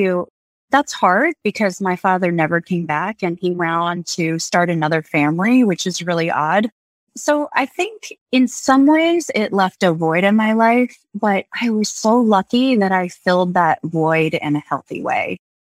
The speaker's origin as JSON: {"language": "English", "region": "Virginia", "country": "United States", "tie": "born or raised there", "said": "I was raised in Southeastern Virginia and I had the advantage of just an incredible mom"}